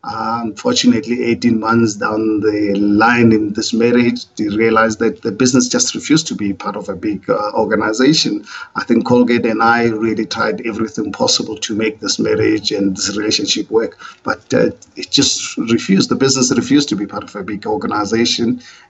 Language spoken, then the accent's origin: English; South Africa; As a South African, I could buy property anywhere in the country